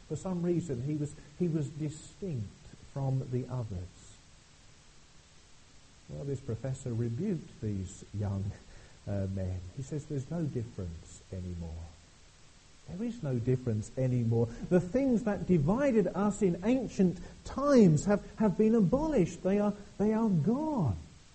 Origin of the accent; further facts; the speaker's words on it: England, United Kingdom; Now, when I became a Christian, I didn't cease being an Englishman.